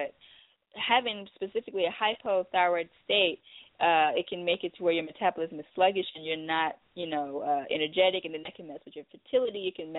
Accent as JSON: {"language": "English", "region": "South Carolina", "country": "United States", "lives_now": "Arizona, United States", "said": "And I'm from South Carolina, so I saw these everywhere. It's basically the state plant in South Carolina."}